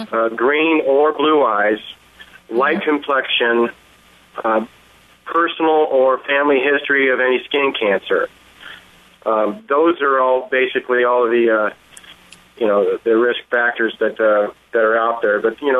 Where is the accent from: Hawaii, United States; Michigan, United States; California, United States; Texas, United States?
California, United States; Newport Beach; Growing up in Newport Beach, California area, you know, I went out to the beach all the time.